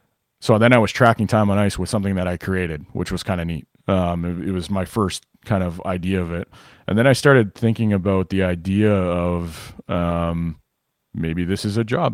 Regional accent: Winnipeg, Manitoba, Canada; I'm from Winnipeg originally. So I grew up in Winnipeg. And then about age 12, we moved outside of the city, a bit north of the city. So I'm born and bred here. Left for a little while, but came back.

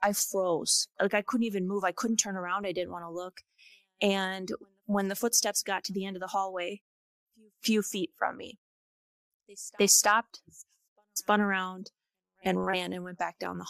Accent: Wisconsin, United States; also born or lived in Minnesota; Wisconsin.

